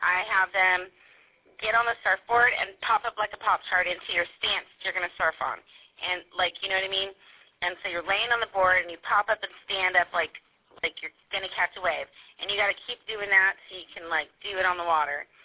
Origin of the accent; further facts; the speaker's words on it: Corpus Christi, Texas, United States; So in Corpus. I'm from Corpus Christi.